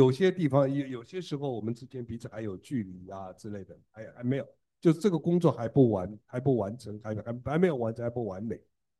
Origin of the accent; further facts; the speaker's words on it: China; now in United States; 我们其实都来自中国的五湖四海。啊，我们在中国都不在一个地方的